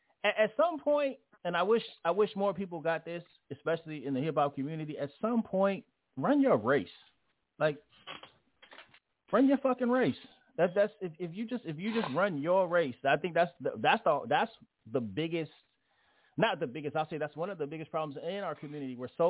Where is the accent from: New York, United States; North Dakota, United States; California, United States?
California, United States; San Jose; Literally, I'm from San Jose, California. Nobody would give a damn.